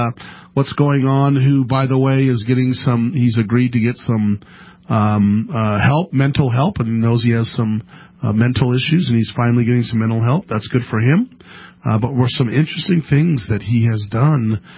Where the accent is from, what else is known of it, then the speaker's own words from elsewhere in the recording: Sacramento, California, United States; I grew up in Sacramento, California, till I was about in the fourth grade, and then I moved to the country to a farm, big farmland area.